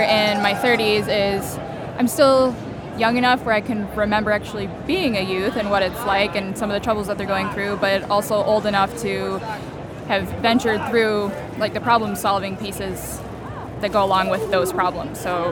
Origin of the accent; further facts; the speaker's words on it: Grand Rapids, Michigan, United States; I'm from Grand Rapids, Michigan.